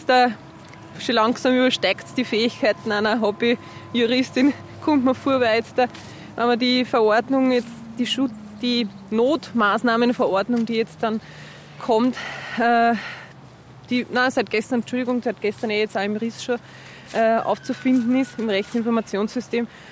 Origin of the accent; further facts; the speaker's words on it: Maria Taferl, Lower Austria, Austria; Ich bin ja aus dem Waldviertel eigentlich.